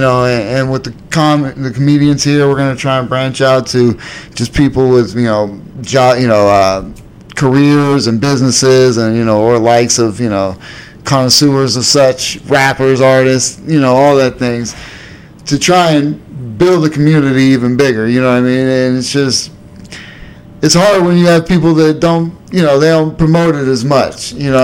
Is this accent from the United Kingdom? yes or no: no; Erie, Pennsylvania, United States; now in Cleveland, United States; I grew up in Erie, so obviously it's a small market.